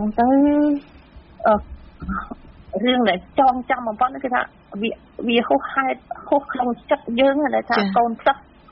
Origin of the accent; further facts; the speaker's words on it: Prey Veng, Cambodia; ដោយសារយើងជាអ្នកព្រៃវែង